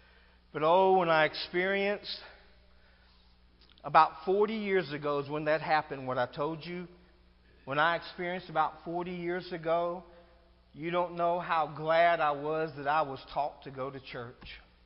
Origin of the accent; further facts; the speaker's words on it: Greensboro, North Carolina, United States; My dad became a minister out of Greensboro. We grew up in Greensboro.